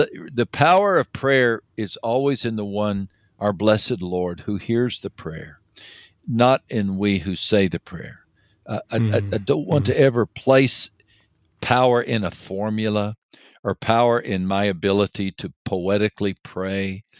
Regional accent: Texas, United States; He was from Los Angeles. I was from Texas.

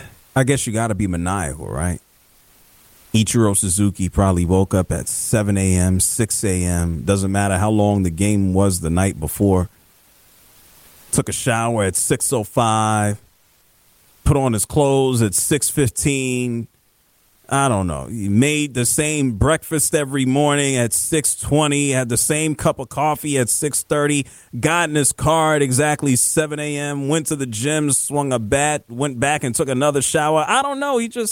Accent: New York, United States; I've never been to Cooperstown. I'm from New York.

